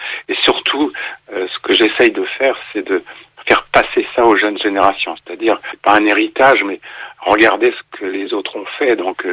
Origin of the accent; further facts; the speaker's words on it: Coucy-le-Château, Hauts-de-France, France; je suis originaire de la Picardie, d'un petit village qui s'appelle Coucy-le-Château, qui s'appelle toujours Coucy-le-Château dans l'Aisne, et qui était une forteresse vraiment très très importante au Moyen-Âge.